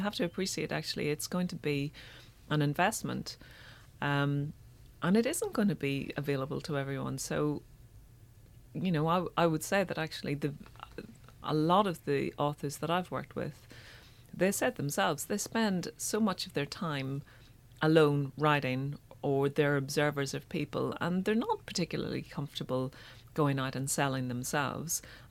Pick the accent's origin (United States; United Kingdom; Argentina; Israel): United Kingdom; Northern Ireland; you might have, you know, heard in my accent that, like Paul, I'm from Northern Ireland